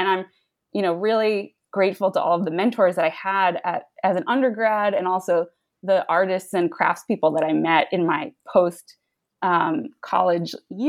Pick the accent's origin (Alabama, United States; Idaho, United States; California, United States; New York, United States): New York, United States; So I grew up in the New York suburbs, and as a young student, I took Spanish class.